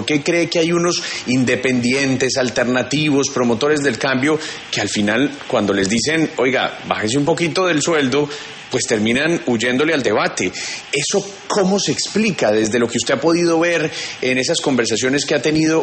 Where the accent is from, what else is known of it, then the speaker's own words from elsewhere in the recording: Santander, Colombia; paisano, porque además ambos somos santandereanos